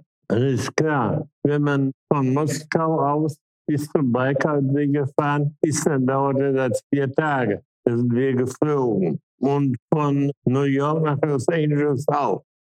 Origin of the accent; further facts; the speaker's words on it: Gelsenkirchen, North Rhine-Westphalia, Germany; born there; In Gelsenkirchen.